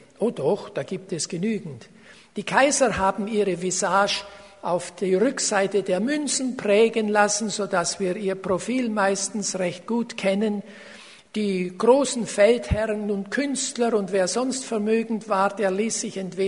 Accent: Baden-Württemberg, Germany; Ich stamme aus dem Schwabenland.

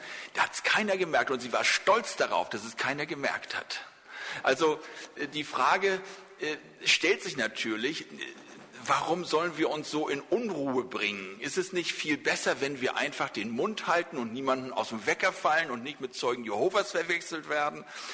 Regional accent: Schleswig-Holstein, Germany; also born or lived in Hamburg / Frankfurt; Ich bin gebürtiger Holsteiner.

